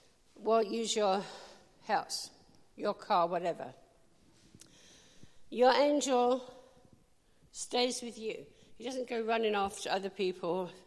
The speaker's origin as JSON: {"language": "English", "region": "England", "country": "United Kingdom", "said": "I love that, because I'm English, so I like the words."}